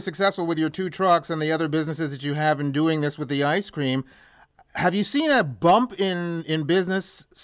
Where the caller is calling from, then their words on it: Montreal, Quebec, Canada; And I'm calling you from Montreal, Canada, which, by the way, is not too far from your dad in Albany.